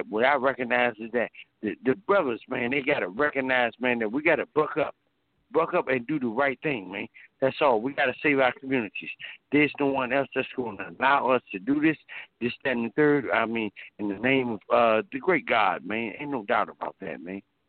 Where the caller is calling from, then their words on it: Washington, District of Columbia, United States; Hey, Mr. Black, how you doing, man? … from D.C., man.